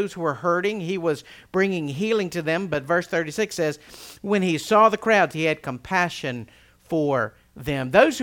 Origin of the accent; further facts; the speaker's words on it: Altavista, Virginia, United States; years ago when I grew up in Alta Vista. I would often travel north and west heading to Harrisonburg.